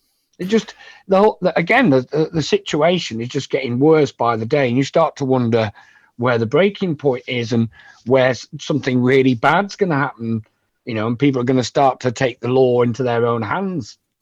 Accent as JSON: {"language": "English", "town": "Bolton", "region": "North West England", "country": "United Kingdom", "lives_now": "Plymouth, United Kingdom", "said": "I've been here 25 years. I'm originally from Bolton, so I'm not Plymouthian. But I feel like I am, because I've been here for 25 years."}